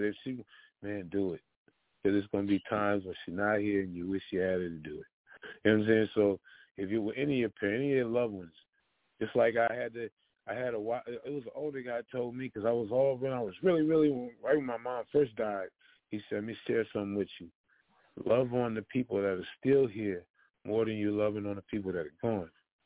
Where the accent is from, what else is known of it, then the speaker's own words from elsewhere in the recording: California, United States; I used to laugh at my Mexican neighbor. We grew up together in the Bay, so we Latin, black and brown is tight like that.